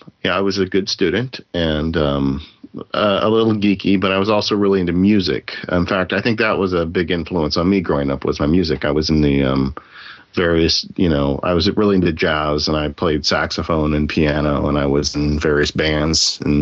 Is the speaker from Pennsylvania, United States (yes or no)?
no; California, United States; I grew up in San Bernardino County